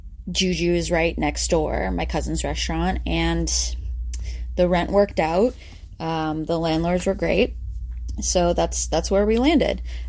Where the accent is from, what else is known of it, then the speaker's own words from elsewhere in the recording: St. Louis, Missouri, United States; also born or lived in China; So I was born and raised here in St. Louis. I went to Ladue High School. And after graduating from college, I went to live abroad in China.